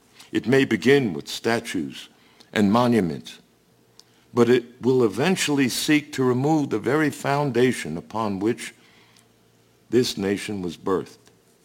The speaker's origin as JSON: {"language": "English", "country": "United States", "said": "But I am not a Jewish American. I'm not a white American. I'm an American."}